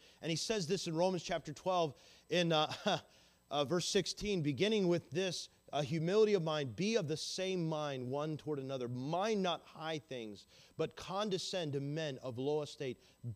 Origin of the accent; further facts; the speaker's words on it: the South, United States; accent: Southern; also born or lived in Texas; That's my southern accent, by the way. Some of y'all are going to be offended. I'm from the south.